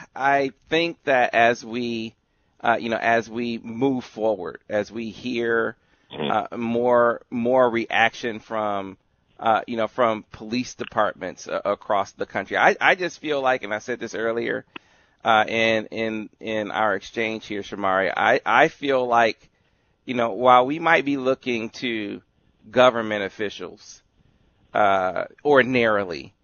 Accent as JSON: {"language": "English", "town": "Flint", "region": "Michigan", "country": "United States", "tie": "born or raised there", "said": "sure you've seen the video here in the state of Michigan, where up in Flint"}